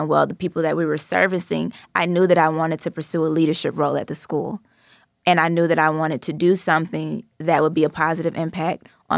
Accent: Atlanta, Georgia, United States; I just assumed that, you know, I'm from Atlanta. I went to school down in Miami.

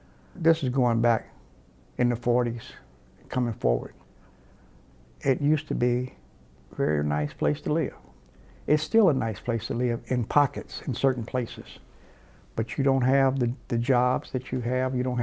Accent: Gary, Indiana, United States; I grew up right here in Gary. I was born here in 1938.

